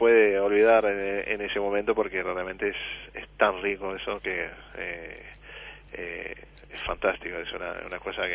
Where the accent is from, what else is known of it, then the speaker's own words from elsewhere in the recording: Nice, Provence-Alpes-Côte d'Azur, France; yo soy de Niza, ¿no? De la costa mm-hmm.